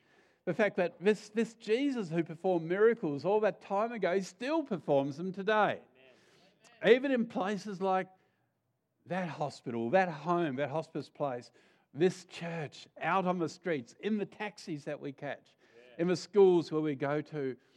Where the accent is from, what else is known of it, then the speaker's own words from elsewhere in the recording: Tasmania, Australia; In Tasmania, we've got a real battle at the moment. I'm from Tassie, by the way, in case anyone didn't know.